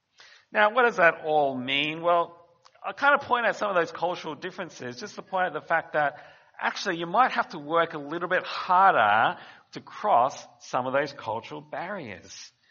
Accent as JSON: {"language": "English", "country": "Australia", "tie": "born there", "said": "I'm an Australian-born Chinese, so I actually swim between the two cultures in lots of ways."}